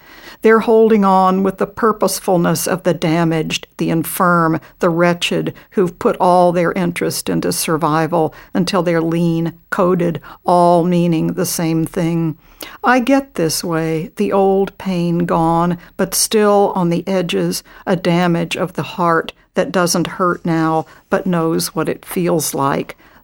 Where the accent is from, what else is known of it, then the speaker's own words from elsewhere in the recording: Columbia, Missouri, United States; born there; I was born in Columbia, Missouri, but we lived for a year in Akron, Ohio, and a year in Middlebury, Vermont.